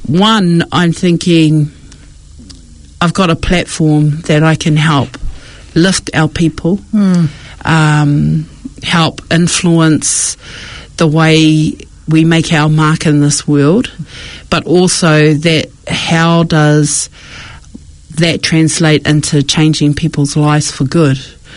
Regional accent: New Zealand; we do have a generation of us that are being born and raised in Aotearoa, and we haven't had that full immersion to what the island life is. However, our blood, our bones and everything is Cook Island Māori.

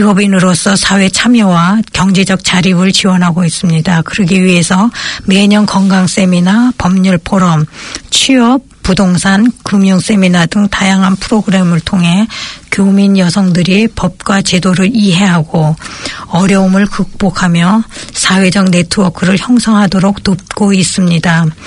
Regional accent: South Korea; moved away; 비록 우리는 대한민국을 떠나 멀리 이 땅에서 살아가지만 한국인으로서의 정체성과 자긍심을 갖고

